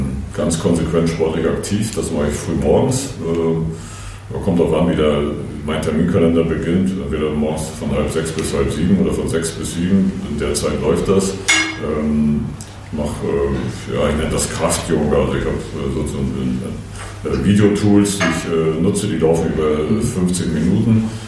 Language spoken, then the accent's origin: German; Mecklenburg-Vorpommern, Germany; Dann komme ich aus Mecklenburg-Vorpommern, wasserreiche Gegend. Ich komme zwar aus der Krisengegend, da gibt es wieder nicht so viel Wasser